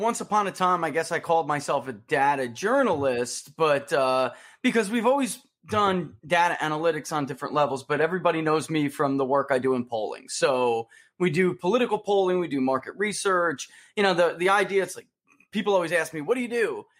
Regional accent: New York City, New York, United States; born there; But yeah, I was born in New York. I live in, you know, I'm a Southerner now, but I was born in New York.

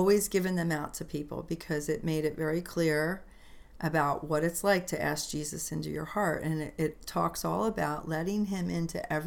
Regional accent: United States; I mean, I'm American, so I know, right?

